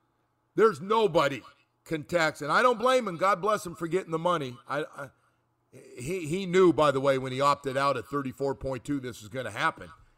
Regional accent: Sacramento, California, United States; Trust me. I'm from Sacramento. I know what it's like, bro.

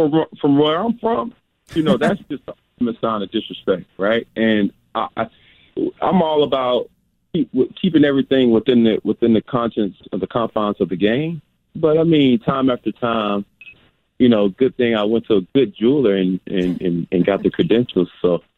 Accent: Atlanta, Georgia, United States; And, you know, in my life, growing up in Atlanta, Georgia, by way of College Park, you know, that's just expected.

